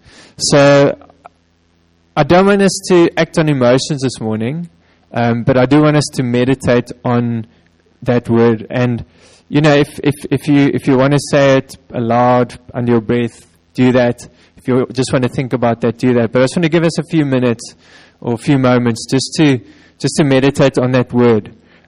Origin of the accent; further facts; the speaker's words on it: Wellington, New Zealand; I was actually in Shofar last week in my hometown of Wellington